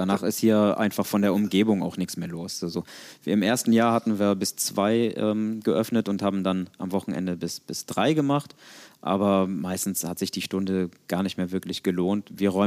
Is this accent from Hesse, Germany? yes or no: no; Cologne, North Rhine-Westphalia, Germany; ich bin Kölner